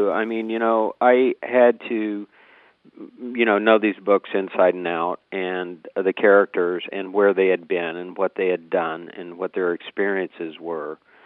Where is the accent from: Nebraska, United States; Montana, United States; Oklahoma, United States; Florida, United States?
Oklahoma, United States; I'm a big fan of the West. As I said, growing up in Oklahoma, the stories from the old days excite me.